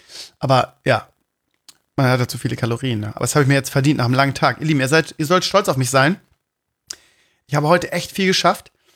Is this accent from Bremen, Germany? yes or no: yes; Bremen, Germany; Ja, ich bin Bremer.